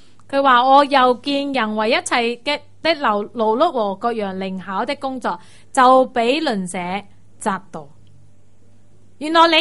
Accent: Hong Kong; 咁呢個都係呢，我哋香港人呢有時都會係去欺壓人哋㗎喎，係咪？

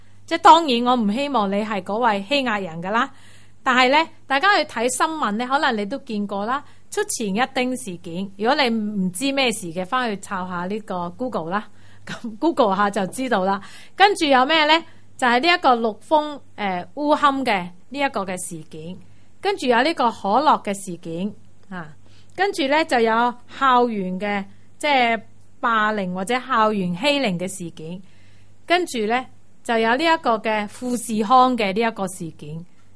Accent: Hong Kong; 咁呢個都係呢，我哋香港人呢有時都會係去欺壓人哋㗎喎，係咪？

